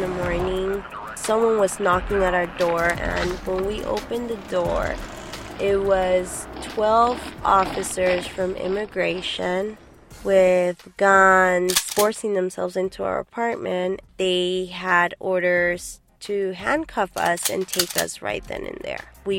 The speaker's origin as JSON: {"language": "English", "town": "Hollywood", "region": "California", "country": "United States", "tie": "born or raised there", "said": "Holly, Holly, Hollywood. That's my neighborhood. I grew up in Hollywood, core years."}